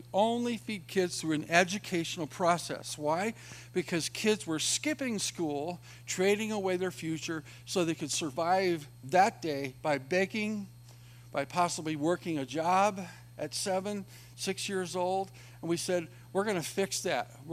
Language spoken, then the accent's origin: English; Springfield, Oregon, United States; I know when I was growing up, I grew up poor outside of Eugene, Oregon in Springfield.